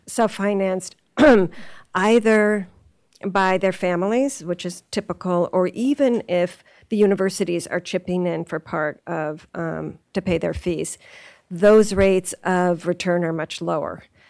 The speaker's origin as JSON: {"language": "English", "region": "California", "country": "United States", "said": "I'm from California, so this seems like a cold day"}